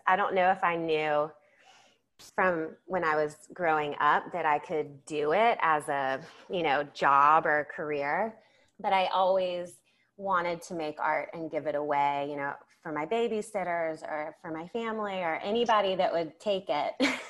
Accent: Atlanta, Georgia, United States; also born or lived in Charleston; I am from Atlanta, Georgia, and I grew up there, lived in Charleston for a while, and now we are back in Atlanta, Georgia.

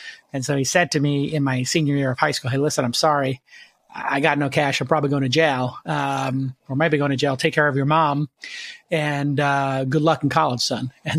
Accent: Brooklyn, New York, United States; Well, what happened was I grew up in Brooklyn. My dad owned a bar and was a bartender.

